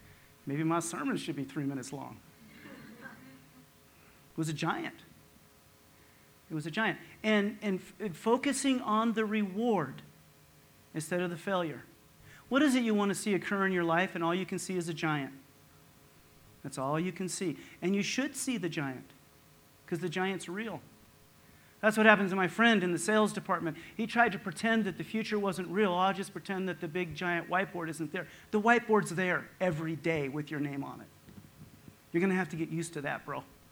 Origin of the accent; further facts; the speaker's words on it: Nevada, United States; I went over to the small town I was raised at in Nevada, a tiny little town, ranching town.